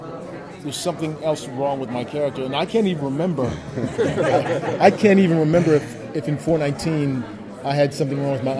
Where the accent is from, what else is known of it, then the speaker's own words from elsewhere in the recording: Baltimore, Maryland, United States; usually I stay with my parents because I'm from Baltimore.